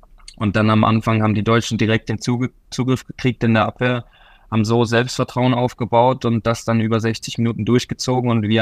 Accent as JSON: {"language": "German", "country": "Switzerland"}